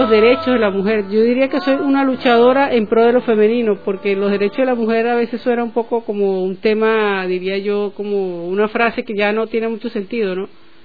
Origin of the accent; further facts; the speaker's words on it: San Cristóbal, Táchira, Venezuela; born there; Yo nací en San Cristóbal, Venezuela, que está muy cercana a la frontera colombiana. Hice estudios de arquitectura en la Universidad de los Andes de Bogotá y me gradué en el año 1976.